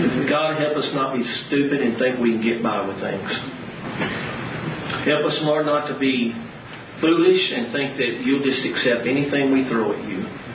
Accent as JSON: {"language": "English", "town": "Dallas", "region": "Texas", "country": "United States", "tie": "born or raised there", "said": "The church I grew up in Dallas is a large church. And I was there 15 years."}